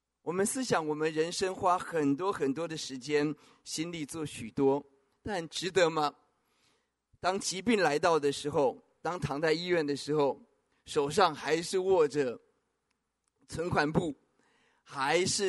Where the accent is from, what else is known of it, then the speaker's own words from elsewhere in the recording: Taoyuan, Taiwan; 我自己的经历，我在桃园一个小城市长大